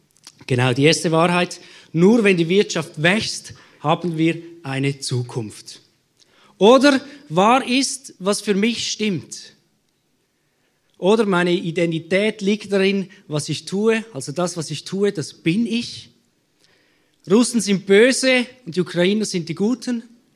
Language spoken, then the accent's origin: German; Switzerland; Meine Großmutter war Deutsche eingebürgert und jetzt bin ich wirklich ein Schweizer. Vielleicht hörst du es.